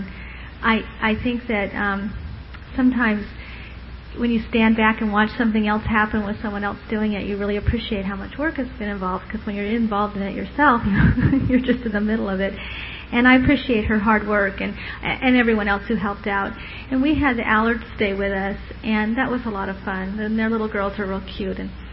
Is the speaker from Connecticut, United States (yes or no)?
no; Sacramento, California, United States; from Sacramento